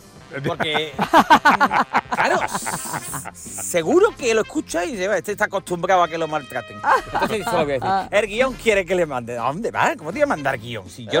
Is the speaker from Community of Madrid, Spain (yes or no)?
no; Andalusia, Spain